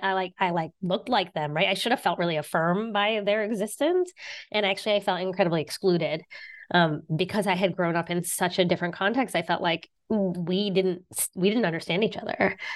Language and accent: English; West Virginia, United States; Yeah, I'm from West Virginia. I grew up in West Virginia.